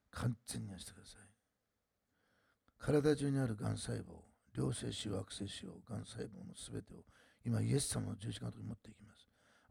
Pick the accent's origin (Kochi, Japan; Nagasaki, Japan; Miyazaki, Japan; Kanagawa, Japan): Nagasaki, Japan; 僕は長崎育ちましたからそれよく知ってるんです